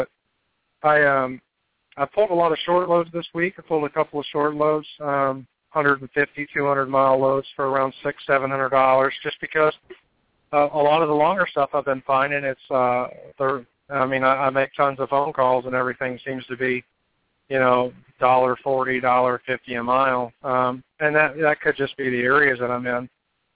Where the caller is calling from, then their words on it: Joplin, Missouri, United States; I'm calling from Joplin, Missouri.